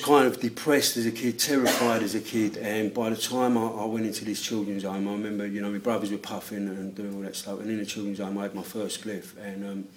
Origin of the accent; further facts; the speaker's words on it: London, United Kingdom; and I come from London, and my family is a dysfunctional one.